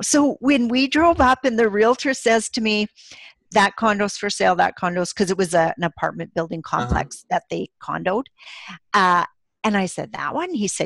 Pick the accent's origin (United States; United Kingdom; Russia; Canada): Canada; Saskatchewan; So I'm from Saskatchewan, Canada, and we live just outside the capital city of Regina. We've lived in Saskatchewan our whole lives.